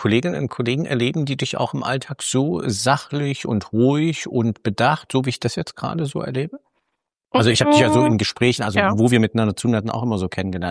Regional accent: Gera, Thuringia, Germany; born there; Guck mal, ich bin in Gera geboren.

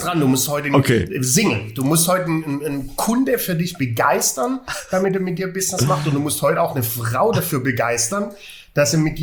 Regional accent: Baden-Württemberg, Germany; da geht mir als Schwabe doch das Herz auf.

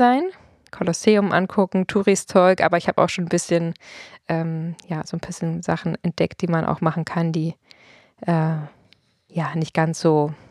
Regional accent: Potsdam, Brandenburg, Germany; Genau, ich bin ja hier auch in Potsdam aufgewachsen

